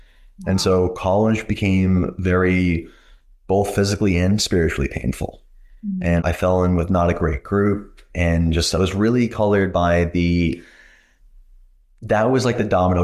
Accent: Northeast, United States; I'm from the Northeast, come from a Jewish background. I went to a prep school.

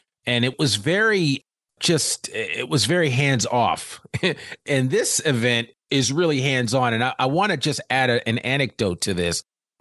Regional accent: Teaneck, New Jersey, United States; I grew up in New Jersey and we had Bergen Tech Community College.

